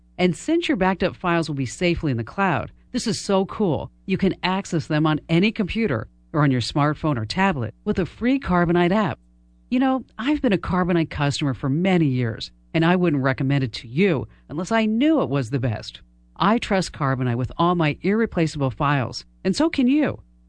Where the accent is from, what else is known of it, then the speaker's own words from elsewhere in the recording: Phoenix, Arizona, United States; Presidential candidates were in my hometown, Phoenix